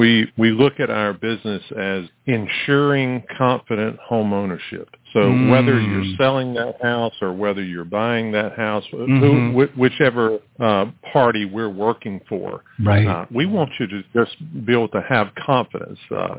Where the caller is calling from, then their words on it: Raleigh, North Carolina, United States; I am calling from Raleigh, North Carolina.